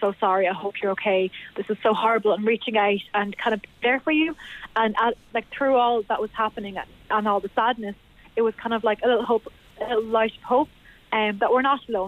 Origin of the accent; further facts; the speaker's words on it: Ireland; as young people of Ireland, identify as Muslim and as Irish